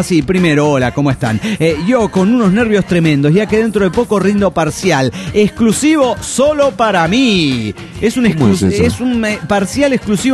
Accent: Mexico City, Mexico; del DF mexicano.

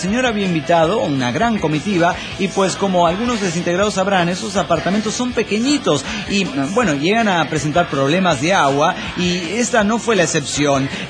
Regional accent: Chetumal, Quintana Roo, Mexico; de Chetumal, Quintana Roo.

